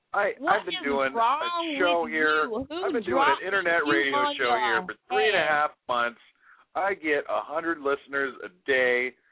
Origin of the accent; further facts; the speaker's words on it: San Francisco, California, United States; I'm from the San Francisco Bay Area.